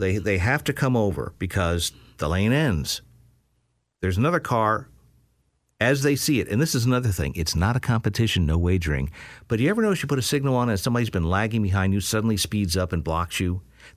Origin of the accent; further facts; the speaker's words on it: New York, United States; now in Pennsylvania, United States; this is one of the reasons I'm out in Pennsylvania versus where I grew up in Metro New York